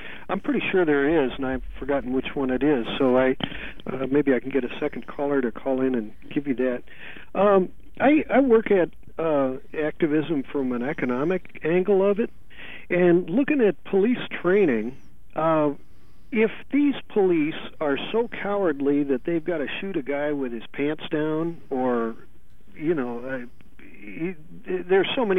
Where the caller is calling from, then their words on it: San Francisco, California, United States; I'm calling you from San Francisco